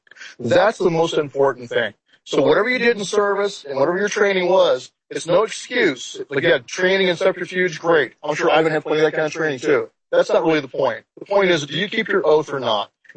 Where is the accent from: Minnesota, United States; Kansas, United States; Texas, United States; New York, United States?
Texas, United States; He was a horrible sellout, disgrace to Texas. I'm from Texas. We know.